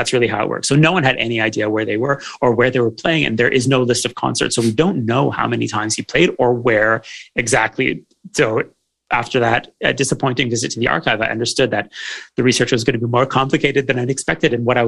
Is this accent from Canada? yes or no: yes; Canada; now in Israel; It's the Middle East. I grew up in Canada, so you know, it's quite a transition from an extremely orderly society to this one.